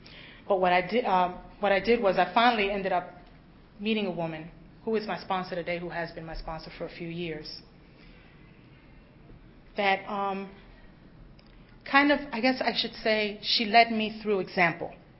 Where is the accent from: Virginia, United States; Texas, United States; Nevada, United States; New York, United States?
Virginia, United States; I'm from the Northern Virginia area. I was doing the Beltway jails.